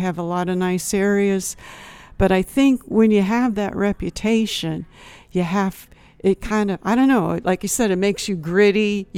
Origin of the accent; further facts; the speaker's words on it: Florida, United States; We come from Florida up here just to find bands because Detroit is so rich in music.